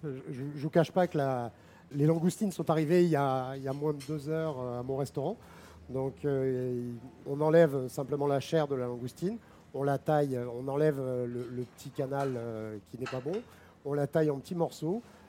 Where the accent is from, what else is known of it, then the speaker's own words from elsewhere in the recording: Salon-de-Provence, Provence-Alpes-Côte d'Azur, France; Moi, je suis originaire de Marseille. D'accord. Enfin, de Salon de Provence, à côté de Marseille.